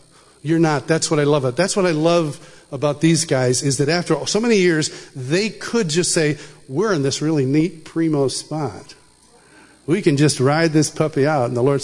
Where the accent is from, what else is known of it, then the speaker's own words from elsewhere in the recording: Marion, New York, United States; I've gone back to my hometown, little town, upstate New York, Marion, New York, 30 miles east of Rochester.